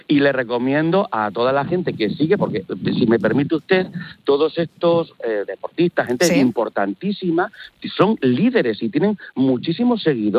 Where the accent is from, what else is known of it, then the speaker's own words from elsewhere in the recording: Torrejoncillo, Extremadura, Spain; por lo menos en mi pueblo, en Torrejoncillo, Cáceres. Yo no sé en el suyo.